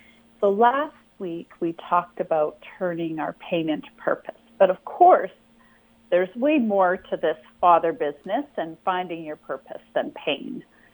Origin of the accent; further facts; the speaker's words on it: Winnipeg, Manitoba, Canada; We grew up in Winnipeg